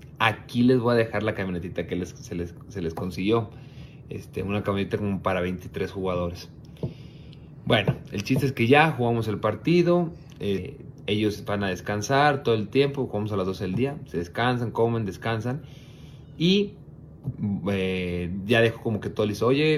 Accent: Mexico; nosotros Chivas como mexicanos

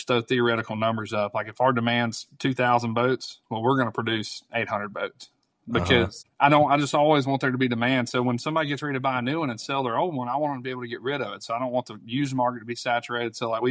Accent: Arkansas, United States; Like, Little Rock was in the conversation. I'm from Arkansas.

